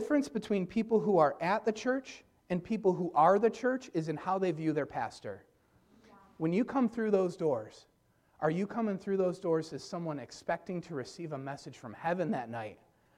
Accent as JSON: {"language": "English", "town": "Dunkirk", "region": "New York", "country": "United States", "tie": "born or raised there", "said": "I grew up in Dunkirk. I don't know if they have as many of them out here, but we have a ton of those"}